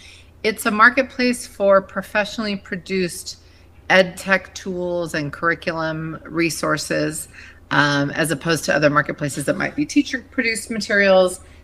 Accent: Burbank, California, United States; I grew up in Burbank, California, in Los Angeles in the 80s.

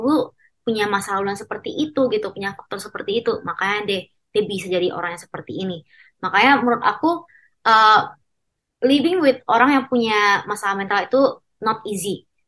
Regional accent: Batam, Riau Islands, Indonesia; moved away as an adult; now in Jakarta, Indonesia; aku aslinya itu orang Batam, tapi karena kuliah jadi aku pindah ke Jakarta gitu.

